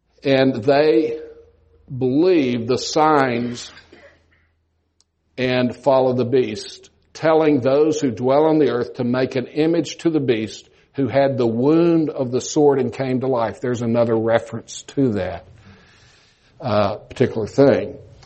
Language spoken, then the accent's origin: English; Austin, Texas, United States; I grew up in Austin, man.